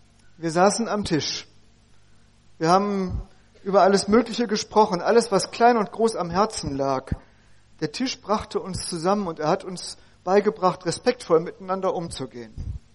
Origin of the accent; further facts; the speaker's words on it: Bielefeld, North Rhine-Westphalia, Germany; Ich komme aus der Pudding-Hauptstadt der Welt. Oetker City. Bielefeld gibt's wirklich.